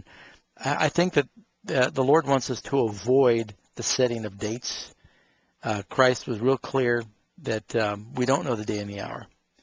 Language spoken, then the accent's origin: English; Manhattan, New York, United States; I grew up in Manhattan, you know.